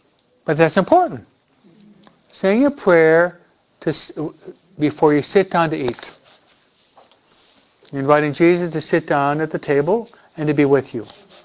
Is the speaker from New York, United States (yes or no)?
yes; New York, United States; He's from Tennessee. I'm from New York.